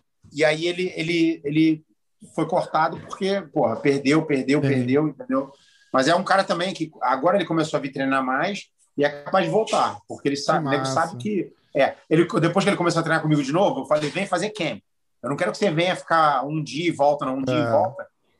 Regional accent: Rio de Janeiro, Brazil; Eu sou carioca, porra, eu fui criado no Rio de Janeiro.

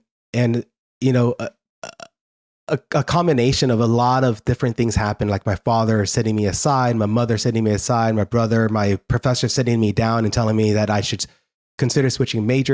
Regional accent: Newark, New Jersey, United States; born there; I'm not leaving America. I'm born in Newark, New Jersey. So I'm Asian in looks, but I'm very American in blood.

